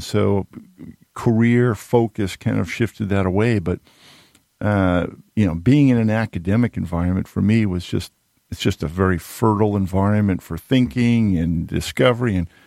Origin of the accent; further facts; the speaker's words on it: Needham, Massachusetts, United States; now in Atlanta, United States; And I grew up outside of Boston, a little town called Needham.